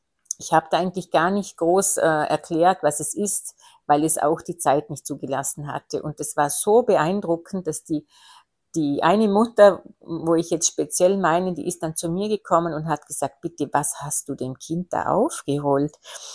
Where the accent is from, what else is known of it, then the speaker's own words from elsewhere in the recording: Austria; bei uns in Österreich